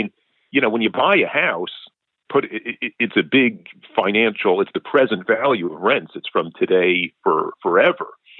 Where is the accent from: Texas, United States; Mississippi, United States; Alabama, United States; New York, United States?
New York, United States; New York City; You know, I grew up in New York City in the 80s, and you didn't want to be in the city.